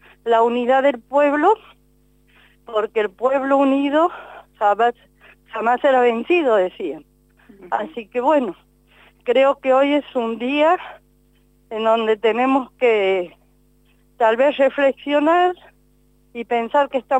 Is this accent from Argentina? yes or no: yes; Argentina